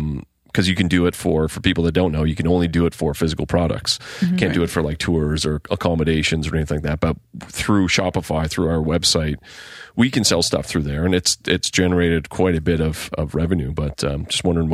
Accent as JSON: {"language": "English", "region": "Nova Scotia", "country": "Canada", "tie": "born or raised there", "said": "we grew up in Cape Breton Island, so things don't cost that much."}